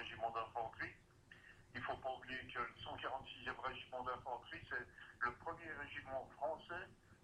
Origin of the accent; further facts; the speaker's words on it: Toul, Grand Est, France; Moi, je suis originaire de Toul